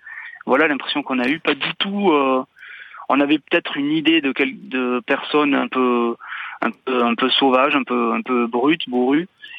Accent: Nouvelle-Aquitaine, France; puisque je suis du Pays Basque et mon ami de la Bretagne, on est très attaché au Grand Ouest

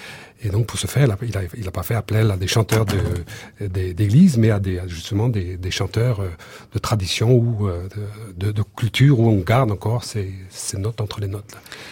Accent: Santec, Brittany, France; je suis originaire de Santec où 95% de la population parlait breton.

